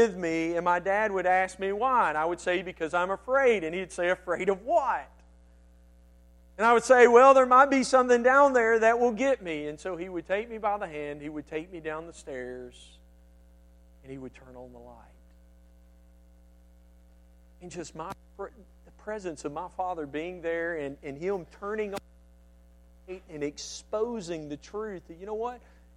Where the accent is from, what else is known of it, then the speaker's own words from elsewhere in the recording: Hamilton, Alabama, United States; When I was little growing up in Hamilton, Alabama, in our house, we had a basement.